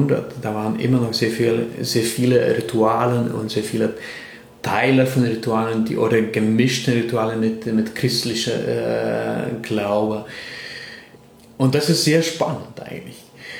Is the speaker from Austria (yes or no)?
no; Lithuania; moved away; Ich bin ja eben in Litauen aufgewachsen und das ist eine Kultur, die ja sehr viel mit Singen zu tun hat.